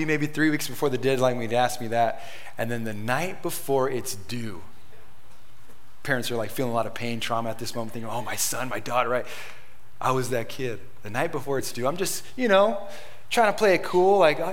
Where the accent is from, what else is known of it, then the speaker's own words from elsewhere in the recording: Corona, United States; Now, growing up in Corona, I was literally born in that city, raised in that city, went to all the schools there.